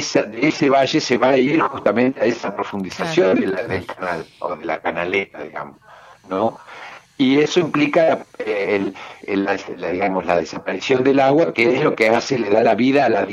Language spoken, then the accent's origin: Spanish; Argentina; somos los argentinos, en un país enorme, lleno de bienes naturales.